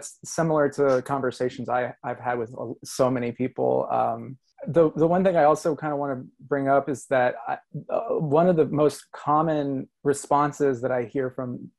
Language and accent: English; Georgia, United States; now in California, United States; because I grew up in the South and I'm from Georgia, but I now live in California